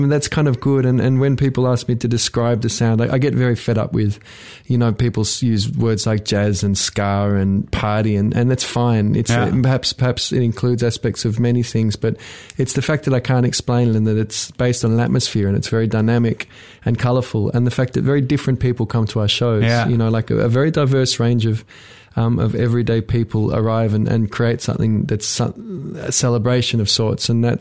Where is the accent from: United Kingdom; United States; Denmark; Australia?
Australia; I grew up in Australia.